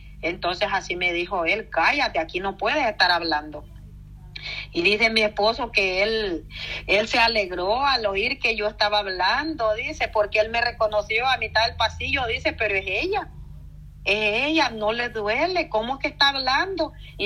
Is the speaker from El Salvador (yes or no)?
yes; El Salvador; yo nací allí en El Salvador, en la zona costera, a pocos pasos de la playa, del mar. Yo bajaba a bañarme cuando era una niña